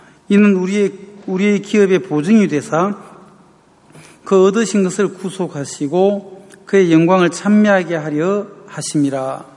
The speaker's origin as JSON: {"language": "Korean", "town": "Geochang", "region": "South Gyeongsang", "country": "South Korea", "tie": "born or raised there", "said": "저는 고향이 경남 거창군 마리민정성리 초등부락, 아주 부락에서 저는 태어났습니다. 동네에 한 20가구쯤 이래 되는 그런 마을 있잖아요."}